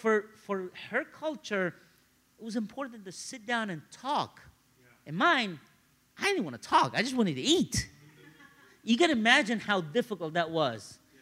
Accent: Cairo, Cairo Governorate, Egypt; See, as I grew up in Cairo, a city of 28 million people, my dad worked two jobs, my mom was busy, I'm an only child.

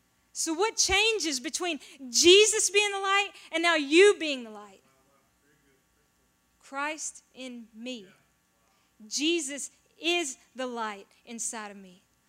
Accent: the South, United States; I grew up in the South, but in a very non-religious home.

